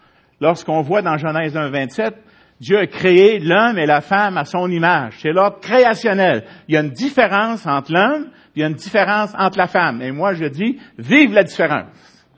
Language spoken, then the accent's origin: French; Quebec, Canada; on est Québécois, mais il y a des Québécois de souche